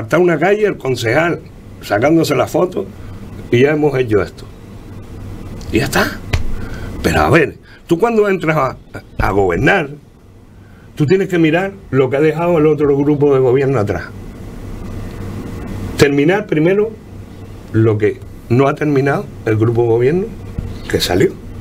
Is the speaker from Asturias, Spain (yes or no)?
no; Tarajalejo, Canary Islands, Spain; Tú, como sabes, yo soy de Tarajalejo.